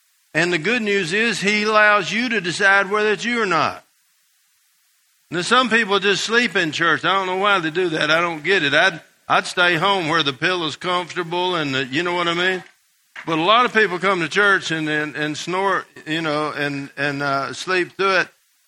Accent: Georgia, United States; I don't know if you believe it or not, but I grew up in Georgia.

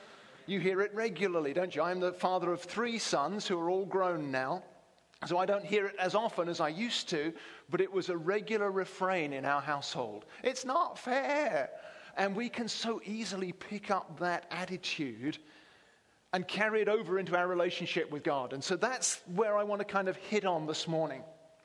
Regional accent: Conway, South Carolina, United States; But I'm from Conway, South Carolina. You can tell from my accent.

